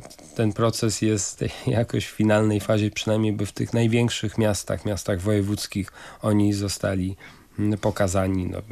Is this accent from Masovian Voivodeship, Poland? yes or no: no; Fordon, Kuyavian-Pomeranian Voivodeship, Poland; No ja jestem z Fordonu, gdzie w ogóle przecież w dzisiejszym starym Fordonie się przenikały trzy kultury.